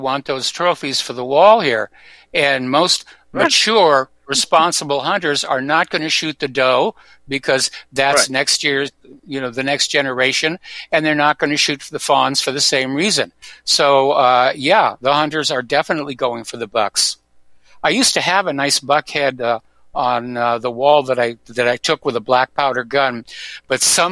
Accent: New England, United States; also born or lived in Washington State; Now, I grew up in New England, and I spent a lot of time in Washington State

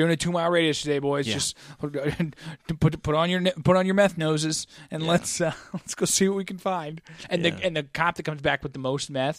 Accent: Missouri, United States; And we can make that joke because we're from Missouri

